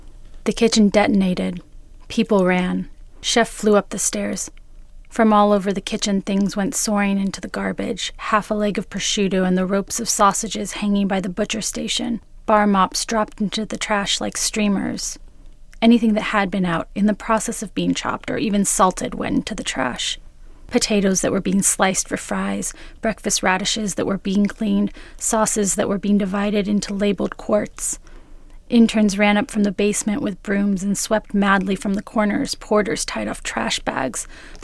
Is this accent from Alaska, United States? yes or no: no; California, United States; And I come from Southern California. I can get tomatoes all year round.